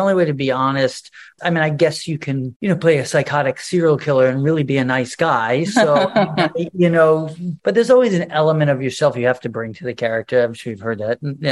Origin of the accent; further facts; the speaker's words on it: New York, United States; I didn't grow up in Newark. And I didn't have a Japanese American guy working in the basement of my apartment building. I'm from Long Island